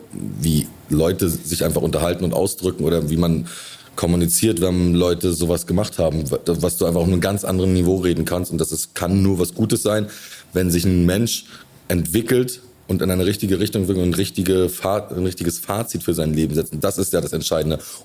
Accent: Rostock, Mecklenburg-Vorpommern, Germany; bei uns in Rostock gab es halt viele Kids, wo die Eltern Seemänner waren.

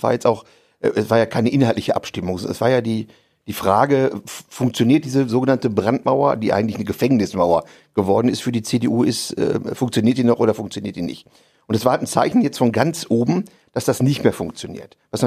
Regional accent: Gera, Thuringia, Germany; ich komme aus Gera

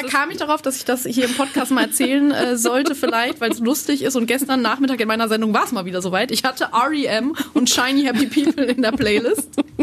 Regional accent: North Rhine-Westphalia, Germany; ich komme ja aus Münsterland, deswegen da ist auch nur Aldi Nord angesagt.

